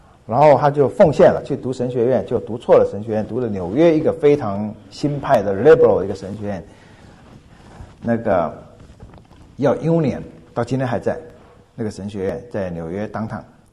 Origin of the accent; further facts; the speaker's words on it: Fujian, China; 他是我们家乡福建人